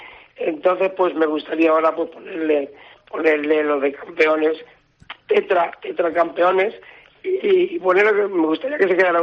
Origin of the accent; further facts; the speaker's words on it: Spain; Yo soy español